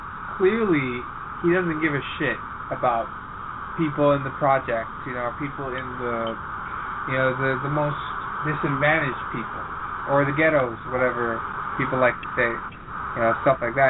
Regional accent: New Brunswick, Canada; I live in a hut outside in New Brunswick, Canada. So, I'm Canadian, actually.

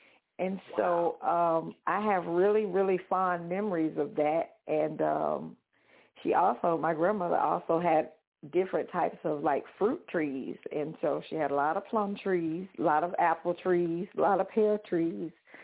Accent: Jacksonville, Florida, United States; also born or lived in Tennessee; So I would say I was born in Tennessee and stayed there until I was about seven. And then once my dad passed, my mom wanted to move back home with her family, which was in Florida, right outside of Jacksonville, Florida.

